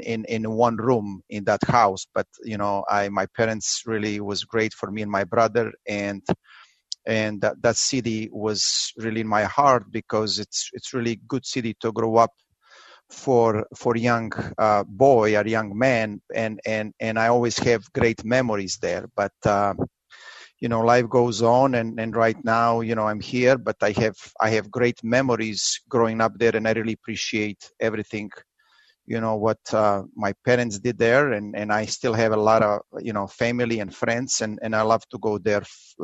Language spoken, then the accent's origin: English; Niksic, Nikšić Municipality, Montenegro; English is a second language; I grew up, you know, in a small city called Niksic, but I would say soccer city because it was, you know, soccer was everything in there. I grew up in a house in the center of city